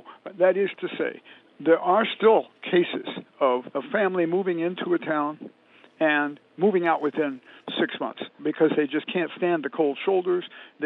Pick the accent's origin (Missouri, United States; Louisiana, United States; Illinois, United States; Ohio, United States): Illinois, United States; Decatur; I grew up in Decatur, Illinois, which is right in the middle of the state.